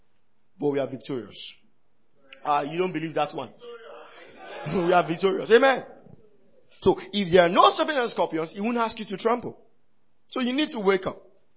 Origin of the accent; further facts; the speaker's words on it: Ibadan, Oyo, Nigeria; growing up in Ibadan gives you a different light